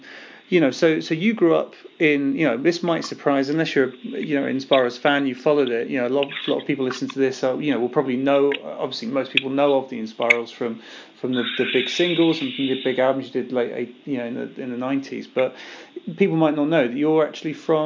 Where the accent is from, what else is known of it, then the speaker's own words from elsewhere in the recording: Didcot, South East England, United Kingdom; I'm from Didcot, which is just sort of, you know, a few miles down the road.